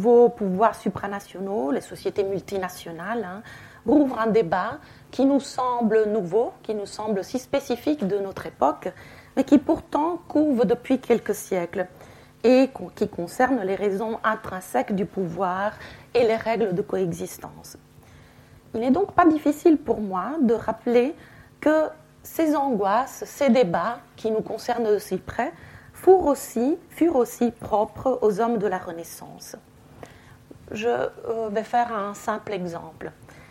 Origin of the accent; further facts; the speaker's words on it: Italy; French is a second language; je suis italienne et je suis spécialiste de la littérature italienne.